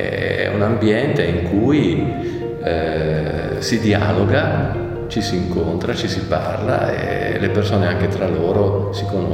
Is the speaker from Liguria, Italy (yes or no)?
yes; Genoa, Liguria, Italy; E da genovese dico che il biglietto